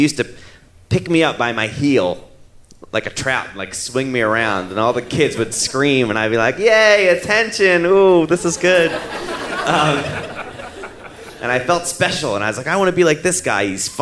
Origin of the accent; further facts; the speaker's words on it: Philadelphia, Pennsylvania, United States; So I'm Italian from South Philly. Italian people are very Catholic because they come from the place where the Pope is from.